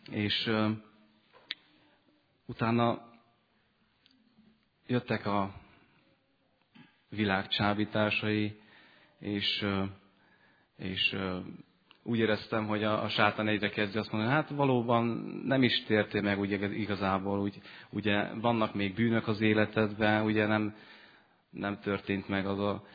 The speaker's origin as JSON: {"language": "Hungarian", "region": "Transylvania", "country": "Romania", "tie": "born or raised there", "said": "hívő családban nőttem föl, az anyukám, apukám, ők baptisták, és Erdélyben egy viszonylag nagy baptista gyülekezetbe jártunk"}